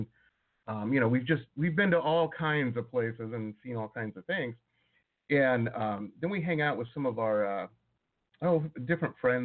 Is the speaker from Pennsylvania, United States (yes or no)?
no; Detroit, Michigan, United States; I grew up in Metro Detroit.